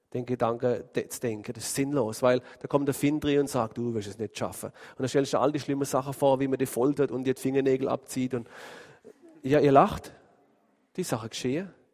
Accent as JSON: {"language": "German", "country": "Switzerland", "said": "Da habe ich mich dann super vollmächtig gefühlt, weißt du, so als Schweizer."}